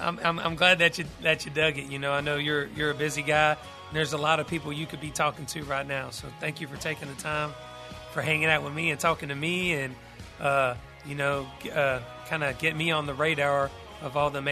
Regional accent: Douglasville, Georgia, United States; about my hometown, Douglasville, Georgia.

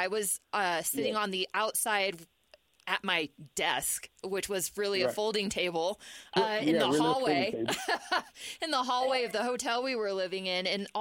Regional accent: Utah, United States; And so he heard I was from Utah, and he's like, ugh.

